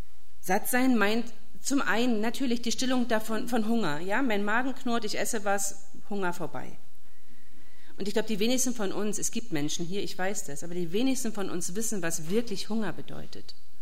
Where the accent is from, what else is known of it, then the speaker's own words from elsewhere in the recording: East Germany, Germany; Ich kenne es gut aus meiner Kindheit in der DDR, da gab es so Schlangen.